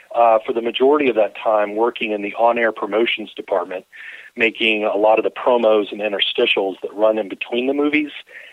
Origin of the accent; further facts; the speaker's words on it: Georgia, United States; Yeah, I grew up here in Georgia